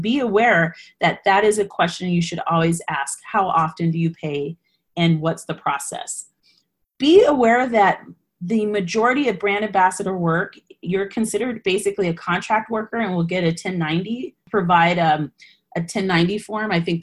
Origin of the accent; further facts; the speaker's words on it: Colorado, United States; I'm from Colorado. I already use those products.